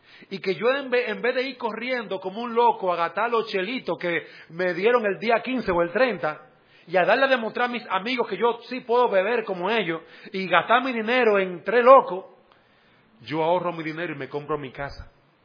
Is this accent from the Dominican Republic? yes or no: yes; Dominican Republic; Yo soy un dominicano extraño. Yo no hago lo que hacen los dominicanos. Yo hago lo que dice Jesús en su palabra. Pero sigo siendo dominicano.